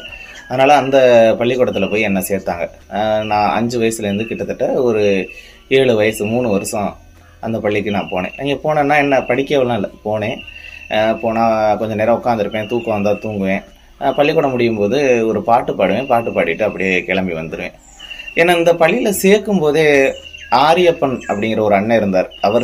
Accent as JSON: {"language": "Tamil", "town": "Shanmuganathapuram", "region": "Tamil Nadu", "country": "India", "tie": "born or raised there", "said": "என்னோட சொந்த ஊர் புதுக்கோட்டை மாவட்டம் சண்முகநாதபுரம். அங்கே தான் நான் பிறந்தேன்."}